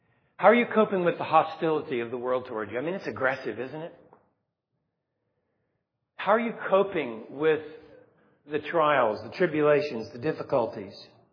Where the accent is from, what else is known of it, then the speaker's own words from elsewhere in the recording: Texas, United States; I'm from Texas.